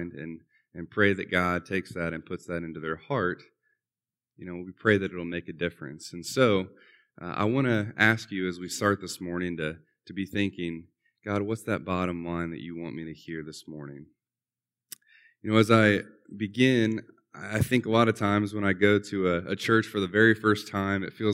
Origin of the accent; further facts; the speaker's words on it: Columbus, Indiana, United States; I grew up in Columbus, Indiana.